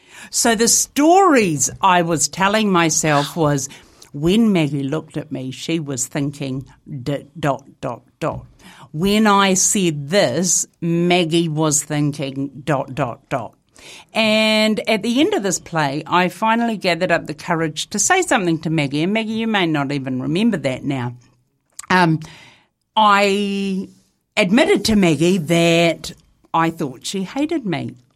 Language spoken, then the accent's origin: English; New Zealand; accent: Kiwi; I have developed quite the colloquial twang to my Kiwi accent, and now I sound a little bit like Linatawa.